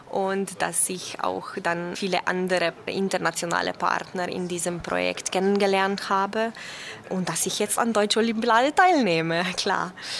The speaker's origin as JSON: {"language": "German", "country": "Slovenia", "second_language": "German", "said": "Ich komme aus Slowenien. Ich bin 1981 geboren."}